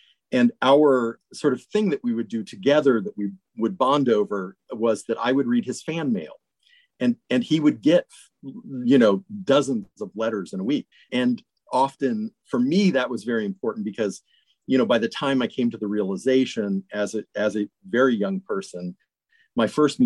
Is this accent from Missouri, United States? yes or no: no; Land O' Lakes, Florida, United States; because I was growing up in Lando Lakes, Florida